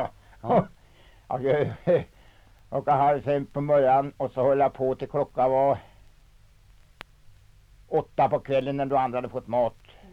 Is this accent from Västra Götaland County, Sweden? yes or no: yes; Dragsmark, Västra Götaland County, Sweden; born there; Jag är född i Dragsmark.